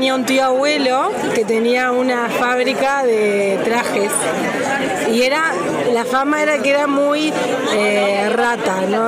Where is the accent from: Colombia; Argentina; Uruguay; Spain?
Uruguay; de Uruguay, y bueno, voy a contar una anécdota de mi padre.